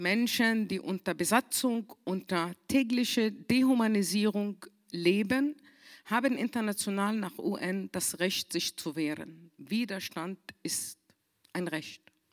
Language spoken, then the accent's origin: German; Palestine; um den 7. Oktober zu überhaupt für uns als Palästinenser kritisch zu betrachten